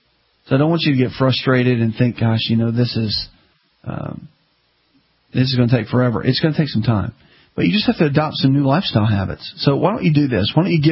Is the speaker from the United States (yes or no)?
yes; the South, United States; especially the Southern style cooking, and I'm from the South